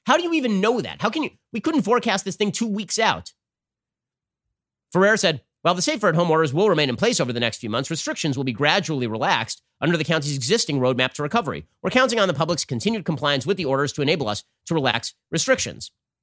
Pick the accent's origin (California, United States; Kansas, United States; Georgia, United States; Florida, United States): California, United States; the kind of policies that we have seen in the state of California, my home state.